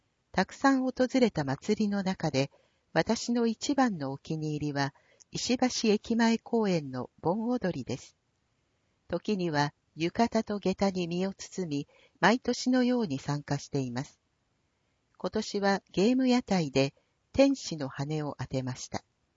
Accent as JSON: {"language": "Japanese", "country": "United States", "tie": "born or raised there", "lives_now": "Japan", "said": "私が生まれ育ったアメリカで、祭りに近いイベントというと、カーニバルがあります。"}